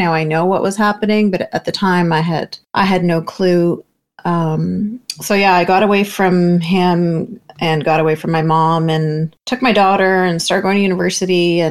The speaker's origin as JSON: {"language": "English", "country": "Canada", "tie": "born or raised there", "said": "Okay. So born and raised in Canada to a very conservative family."}